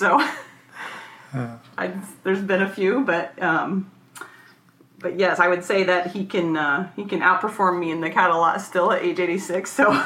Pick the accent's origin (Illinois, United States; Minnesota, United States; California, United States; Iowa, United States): Iowa, United States; Well, I know that the farm where I grew up in Guthrie County that he's talking about is, I guess it's considered an oak savanna